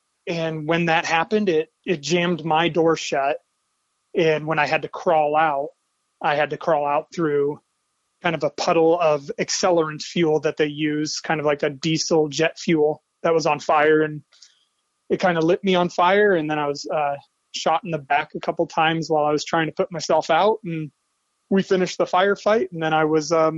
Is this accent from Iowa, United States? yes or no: yes; Earlham, Iowa, United States; I grew up in a small town in Iowa named Earlham, just outside of Des Moines.